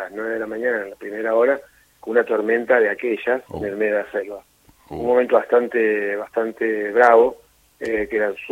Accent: Argentina

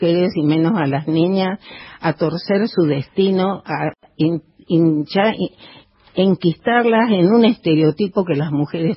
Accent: Tucumán, Argentina; y yo soy tucumana y me duele mucho

